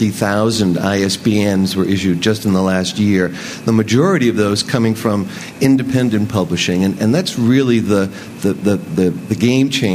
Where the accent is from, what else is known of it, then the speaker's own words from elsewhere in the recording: Ireland; I'm an Irishman.